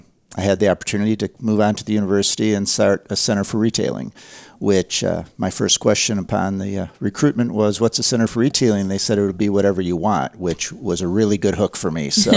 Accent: Dubuque, Iowa, United States; And I'm from Dubuque, Iowa. We didn't have Target. I didn't know what Target was at the time.

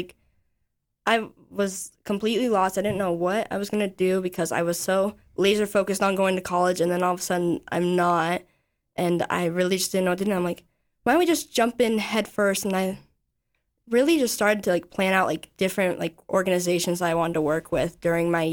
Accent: Sheridan, United States; I was born here in Sheridan. To my lovely family of five, so that was really amazing growing up here in Sheridan.

